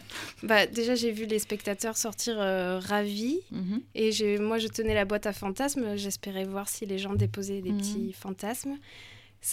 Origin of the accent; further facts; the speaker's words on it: Hendaye, Nouvelle-Aquitaine, France; Oui, je suis originaire d'Hendaye, de Béobi.